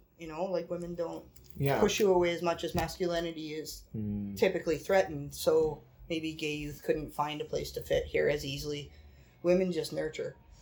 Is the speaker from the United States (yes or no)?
no; Ontario, Canada; growing up in Southern Ontario